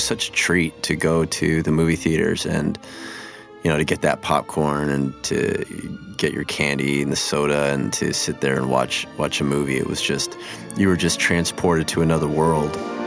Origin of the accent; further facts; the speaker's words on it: Los Angeles, California, United States; I'm born and raised in Los Angeles, Panorama City. A kid from the San Fernando Valley. Father's from Argentina, mother's from El Salvador.